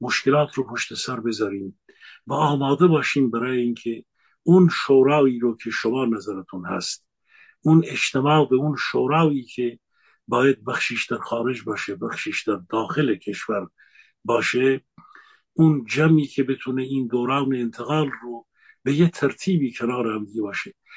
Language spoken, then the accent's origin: Persian; Iran; به نوبه خودم با تمام وجودم به عنوان یک ایرانی